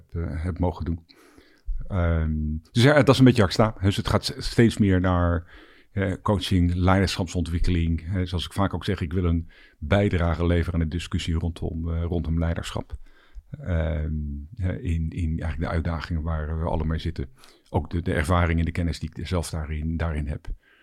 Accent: Den Helder, North Holland, Netherlands; also born or lived in Rotterdam; Ik kom oorspronkelijk uit Den Helder. Ik ben in Rotterdam geboren, maar in Den Helder mijn jeugd doorgebracht.

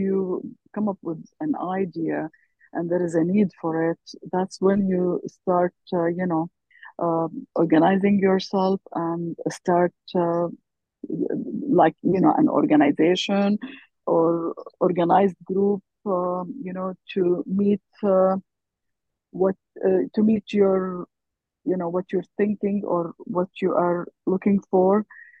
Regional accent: Palestine; now in United States; it represents me as an American Palestinian woman. And I felt like what they are doing, good causes back home there to help the needy people.

